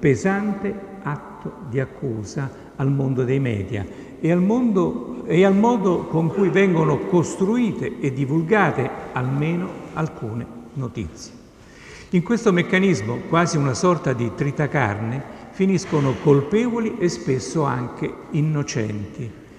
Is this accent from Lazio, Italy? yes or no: yes; Rome, Lazio, Italy; L'unica difficoltà per loro è quella di usare la R doppia come noi romani nel nostro dialetto.